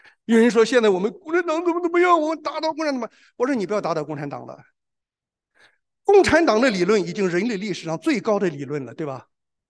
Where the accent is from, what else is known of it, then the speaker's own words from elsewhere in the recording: Shandong, China; 我是山东人呐，住在沂蒙山边上一段时间。